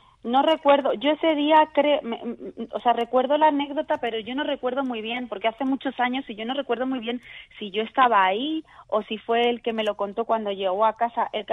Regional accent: Spain; Yo soy española, mestiza, como somos aquí en España, pues mestizos

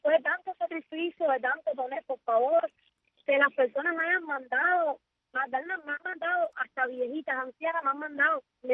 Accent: Marianao, Havana, Cuba; Yo vivo en un barrio, yo soy de Marianao. Yo vivo en un barrio bastante humilde.

